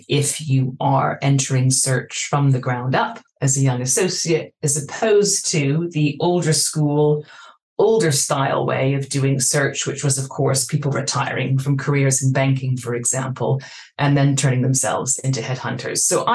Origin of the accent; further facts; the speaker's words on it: Vancouver, British Columbia, Canada; moved away as an adult; I grew up in Vancouver. I completed my undergraduate degree in Canada, and actually I started my career in executive search a couple of years after I graduated, not in Vancouver or Toronto, but actually in Hong Kong.